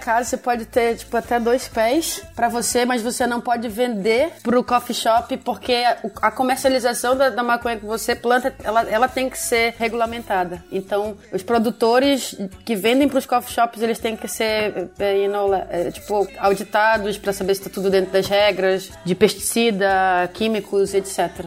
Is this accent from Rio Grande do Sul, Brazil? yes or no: no; Belém, Pará, Brazil; moved away as an adult; also born or lived in Curitiba; now in Amsterdam, Netherlands; eu sou de Belém do Pará, morei 25 anos da minha vida lá, depois eu mudei para Curitiba, onde eu morei 6 anos, e então eu mudei para Amsterdã, há 2 anos atrás.